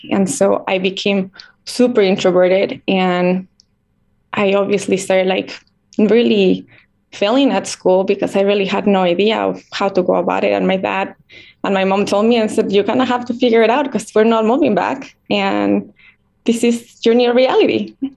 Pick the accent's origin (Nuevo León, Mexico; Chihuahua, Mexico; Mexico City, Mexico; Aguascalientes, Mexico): Mexico City, Mexico; now in Boston, United States; So I was born and raised in Mexico City, which is a very busy, busy, busy city and vibrant and lots of people and lots of energy.